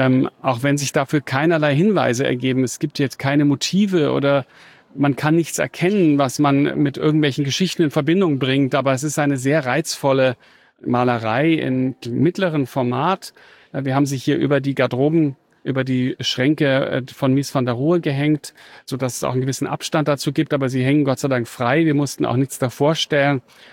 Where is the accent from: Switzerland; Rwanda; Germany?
Germany; Munich, Bavaria; Also ich bin in München aufgewachsen